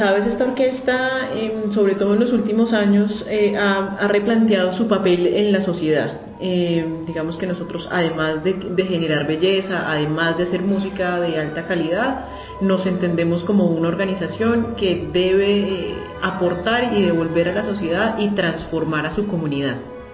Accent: Colombia; como ciudadanos, como colombianos

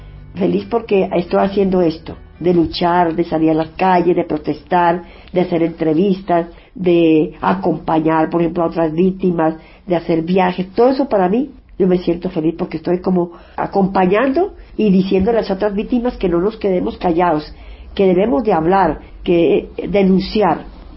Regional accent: Pasto, Nariño, Colombia; No, yo soy de Pasto.

